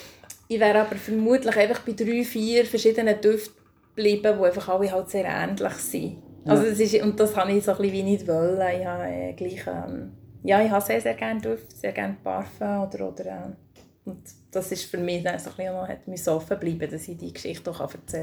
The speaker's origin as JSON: {"language": "German", "town": "Mürren", "region": "Bern", "country": "Switzerland", "tie": "born or raised there", "said": "ein altes Foto von meinem Heimatort, von Mürren, wo ich herkomme."}